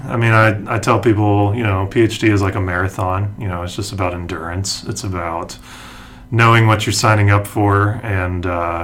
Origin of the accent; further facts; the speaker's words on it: Lebanon, Ohio, United States; also born or lived in Cincinnati; That's where I'm from originally. I was born in Cincinnati. Grew up in a small town about halfway between Cincinnati and Dayton, which are only about an hour apart. A little town called Lebanon, one of the suburbs there